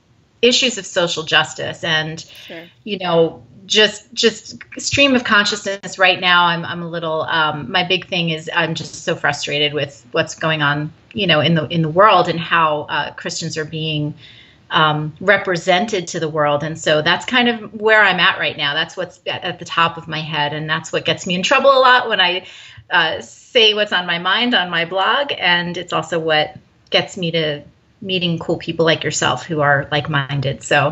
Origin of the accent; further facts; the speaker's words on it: New Jersey, United States; So I'm from Jersey. First of all, I have no idea how to pump my own gas